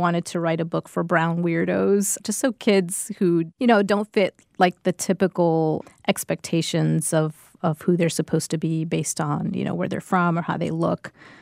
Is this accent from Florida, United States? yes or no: yes; Miami, Florida, United States; moved away as an adult; now in Chicago, United States; I'm bicultural, I'm Cuban and Mexican, and I grew up in Miami where there weren't in the 80s. I mean, my mom was the only Mexican person I knew growing